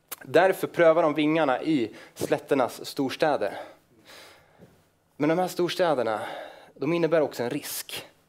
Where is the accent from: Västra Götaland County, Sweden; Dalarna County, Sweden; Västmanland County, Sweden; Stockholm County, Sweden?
Västmanland County, Sweden; Västerås; i början av den här veckan så var jag faktiskt i Västerås där jag kommer ifrån